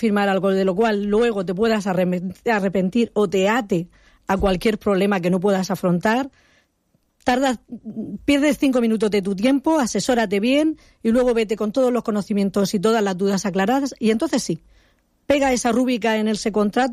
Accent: Torrevieja, Valencian Community, Spain; Pues somos de Torrevieja.

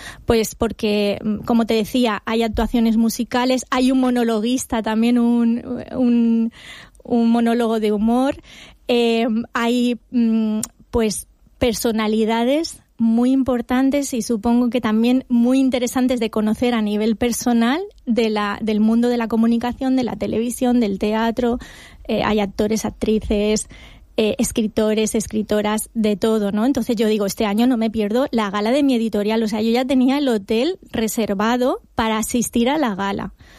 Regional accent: Villajoyosa, Valencian Community, Spain; En la vila he pasado el verano en mi ciudad natal, respirando el chocolate puro, bañándome en las fenomenales playas de mi ciudad, paseando las calles.

